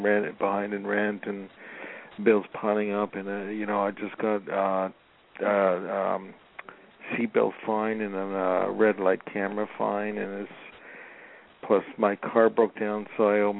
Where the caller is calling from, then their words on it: Los Angeles, California, United States; I'm calling from Los Angeles.